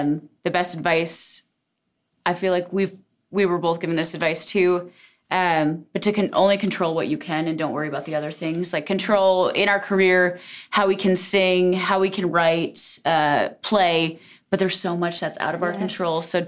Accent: North Dakota, United States; We grew up in North Dakota, which is extremely landlocked.

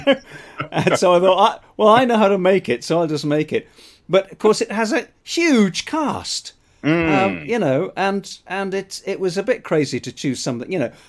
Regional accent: England, United Kingdom; now in United States; as an Englishman in the United States, I find that ridiculous

